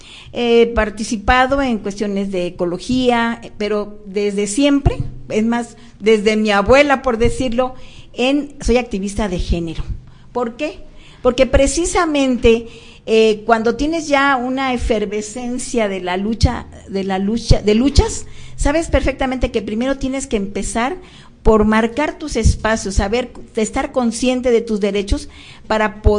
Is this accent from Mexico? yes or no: yes; Veracruz, Mexico; soy veracruzana